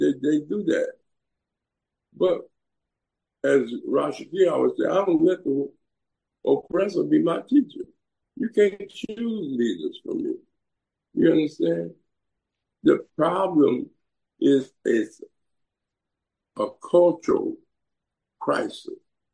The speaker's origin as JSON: {"language": "English", "town": "Compton", "region": "California", "country": "United States", "tie": "born or raised there", "said": "I, you know, growing up in Watts, Compton, and being a street brother, and then becoming a professor, and being a part of the Black movement"}